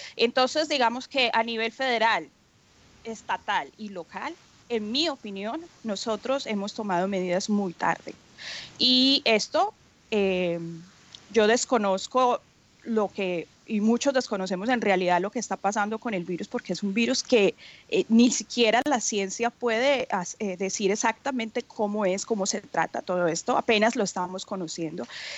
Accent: Colombia; yo que soy latinoamericana, colombiana

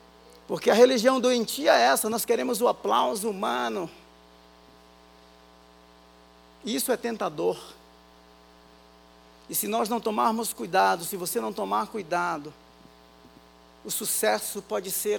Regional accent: Baía Formosa, Rio Grande do Norte, Brazil; Lá na minha cidade, Bahia Formosa.

